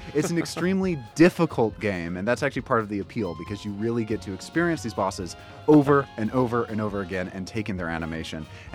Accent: California, United States; also born or lived in Utah; I grew up in California. Mm-hmm. I lived for a while in Utah.

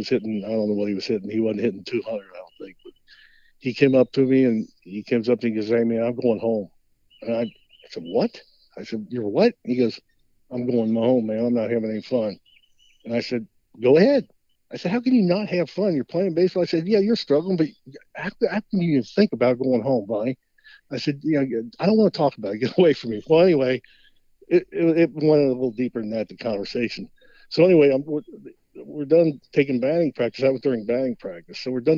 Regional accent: Cincinnati, Ohio, United States; I'm talking about growing up in Cincinnati.

